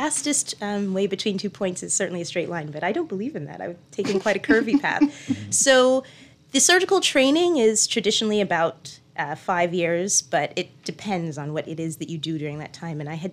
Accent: Nassau, New Providence, Bahamas; also born or lived in United Kingdom; So I am a Nassauvian. I was born and raised here in Nassau. I attended primary school first at Xavier's Lower School and then at Tamberley School. And then I went abroad with my mother to the UK and I did high school there.

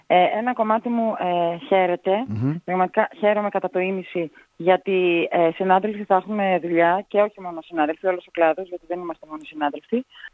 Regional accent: Thessaloniki, Central Macedonia, Greece; Η πατρίδα μου, ναι.

